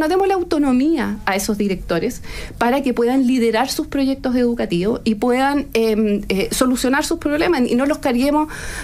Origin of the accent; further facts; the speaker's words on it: Chile; cuando hablamos de Chile, nosotros a nivel internacional, por ejemplo, somos el país de la OCDE que en proporción al PIB tenemos la mayor inversión en educación superior